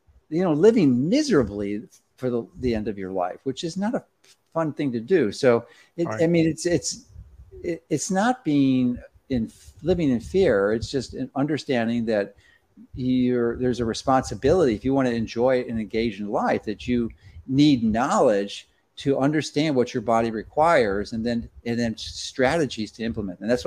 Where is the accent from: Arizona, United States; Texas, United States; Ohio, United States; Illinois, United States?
Illinois, United States; Chicago; I mean, I'm from Chicago.